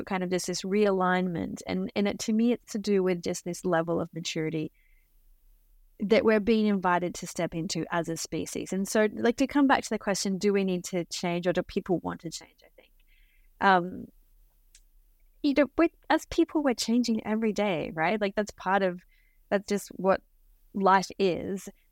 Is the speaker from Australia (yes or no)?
yes; Australia; I grew up in Australia.